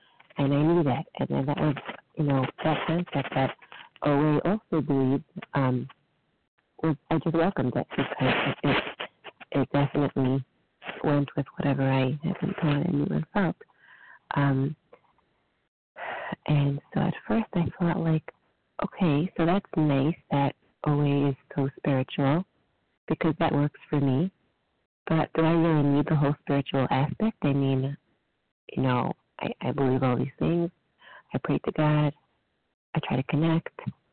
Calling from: New Jersey, United States; from New Jersey.

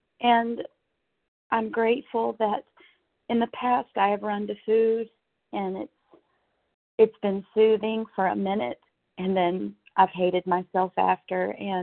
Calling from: Fairview, Tennessee, United States; Good morning. I'm calling from Fairview, Tennessee.

